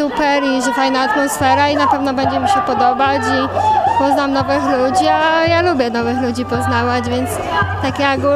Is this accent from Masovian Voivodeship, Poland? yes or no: no; Ostrzeszów, Greater Poland Voivodeship, Poland; Nie, jestem z Ostrzeszowa.